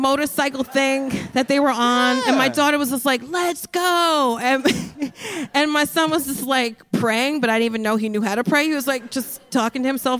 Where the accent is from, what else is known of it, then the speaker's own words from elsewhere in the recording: New Jersey, United States; I'm from Jersey, so I grew up going to, was it Great Adventure?